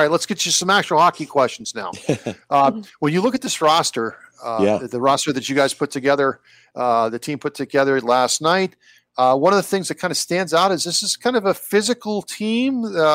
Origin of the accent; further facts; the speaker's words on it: Youngstown, Ohio, United States; Over my hometown, Youngstown Phantoms.